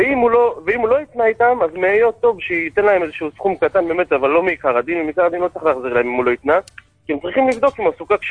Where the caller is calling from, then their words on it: Bnei Brak, Tel Aviv District, Israel; מבני ברק.